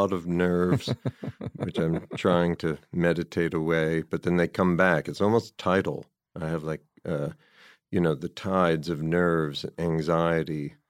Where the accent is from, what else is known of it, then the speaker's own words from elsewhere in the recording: New Jersey, United States; also born or lived in New York City; I'm 54. I was born in New York, and then grew up outside the city, about 30 minutes away in New Jersey.